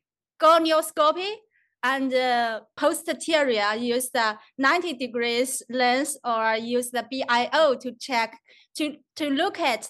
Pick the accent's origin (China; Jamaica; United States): China; English is a second language; I'm from China.